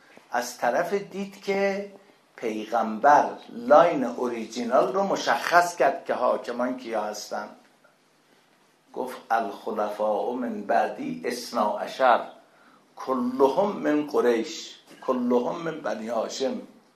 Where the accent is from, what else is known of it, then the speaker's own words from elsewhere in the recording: Iran; ما چون ترکیم، ببخشید، امکانات نبود.